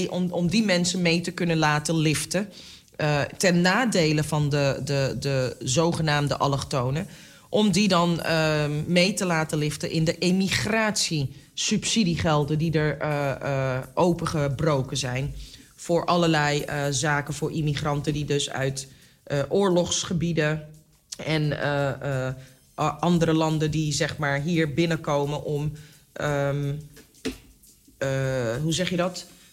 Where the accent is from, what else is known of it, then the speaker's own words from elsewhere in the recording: Aruba; Ik ben zelf ook uit Aruba.